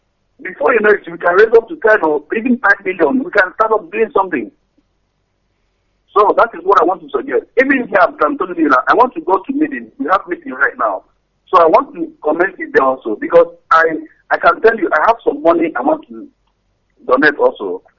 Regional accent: Imo, Nigeria; now in Malaysia; I'm calling from Malaysia. I'm from Amuzu, Amakoya, in Hite Oboma, local government, Imo State, Biafra land.

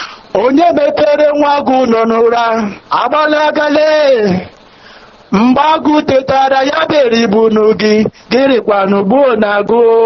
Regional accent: Emele, Nigeria; now in Mexico City, Mexico; I am from Emele, Biafra land, but I'm calling you right away from Mexico City, the PRO of Biafran people in Mexico.

